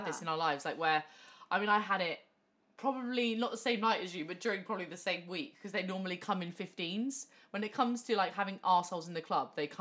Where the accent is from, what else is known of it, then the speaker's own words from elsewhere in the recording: Wales, United Kingdom; I am from Wales and I am a fucking big deal.